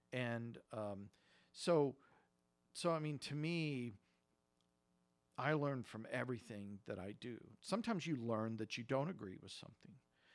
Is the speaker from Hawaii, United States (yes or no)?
no; Oklahoma, United States; And, you know, growing up in Oklahoma, the buckle of the Bible Belt, you know, it was you know, mind altering.